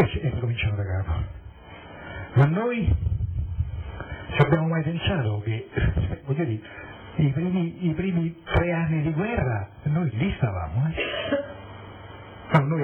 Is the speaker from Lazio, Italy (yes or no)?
yes; Rome, Lazio, Italy; e io come romano non me l'asciugo con semplicemente tanto sono passati tanti secoli.